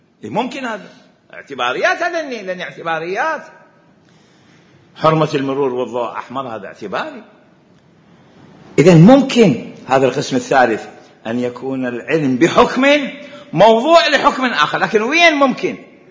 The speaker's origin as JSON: {"language": "Arabic", "country": "Iraq", "said": "إذا شخص عندنا بالعراق"}